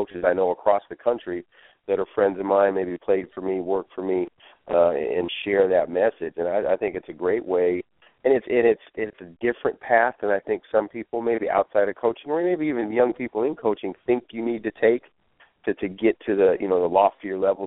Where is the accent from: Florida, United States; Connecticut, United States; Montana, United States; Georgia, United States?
Montana, United States; Billings; You know, I'm from Billings, Montana, and their high school rivalries, Cat Grizz, Montana State, Montana, there's no pro teams.